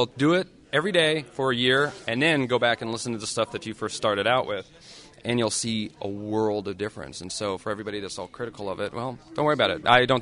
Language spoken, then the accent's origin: English; California, United States; I'm Californian, I guess, and I'm up here in a different place, so I have to be different.